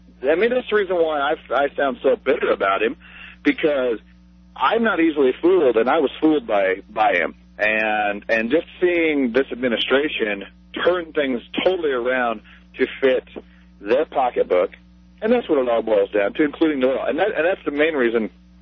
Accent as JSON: {"language": "English", "region": "Midwest", "country": "United States", "tie": "born or raised there", "said": "I grew up on the Midwest, ethanol."}